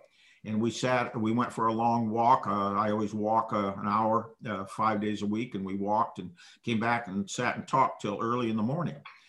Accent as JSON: {"language": "English", "town": "Waterloo", "region": "Iowa", "country": "United States", "tie": "born or raised there", "said": "I grew up in Waterloo, Iowa, which is a real hotbed of wrestling."}